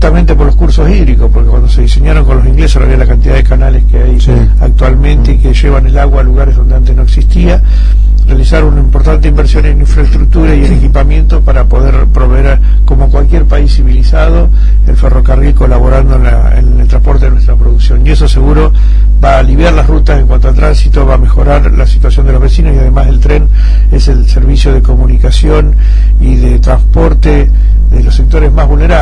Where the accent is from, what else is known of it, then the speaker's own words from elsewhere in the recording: Buenos Aires Province, Argentina; donde nosotros como argentinos y bonaerenses merecemos que esté.